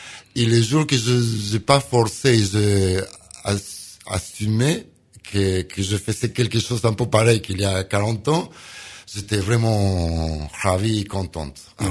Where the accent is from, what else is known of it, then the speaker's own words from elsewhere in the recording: Argentina; French is a second language; Même si je viens de Sud-Amérique, je suis blanc. Mais j'ai des racines italiennes, espagnoles.